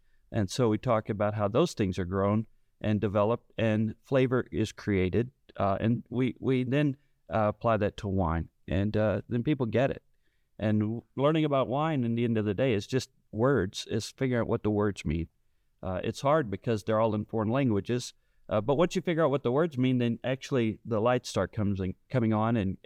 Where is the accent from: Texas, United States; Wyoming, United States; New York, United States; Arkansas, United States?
Arkansas, United States; Well, I'm actually from Arkansas, from Perry County, to be exact.